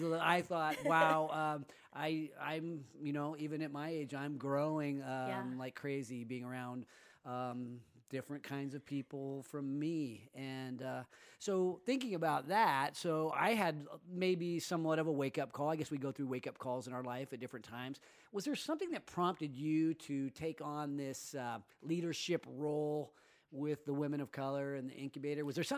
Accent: Roseville, California, United States; I grew up in Roseville. My dad owned a TV shop.

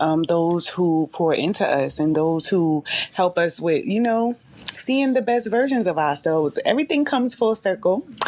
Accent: Newark, New Jersey, United States; I am from Jersey, though, Newark, New Jersey. I have to always give love to with my roots, you know, like I just love Newark

